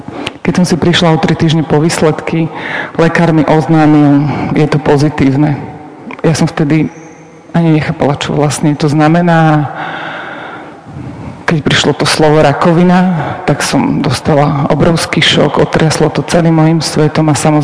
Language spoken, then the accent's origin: Slovak; Osanica, Záhorie, Slovakia; ako ste počuli, prišla som z Osanice, zo Záhoria.